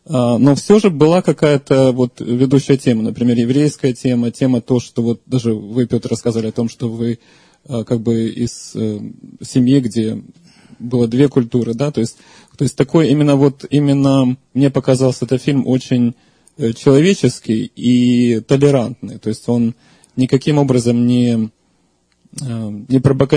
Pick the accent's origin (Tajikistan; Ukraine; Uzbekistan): Ukraine; now in United States; я вырос в семье, которая тоже ничего не знала о религии. Я рос на Украине, то есть, естественно, это христианская как бы культура доминировала.